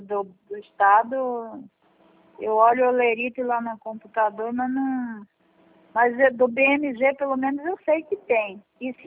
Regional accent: Diamantino, Mato Grosso, Brazil; Eu sou de Diamantino.

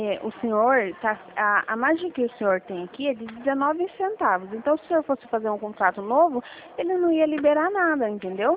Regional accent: Rio Claro, São Paulo, Brazil; Eu sou daqui de Rio Claro, da Central de Rio

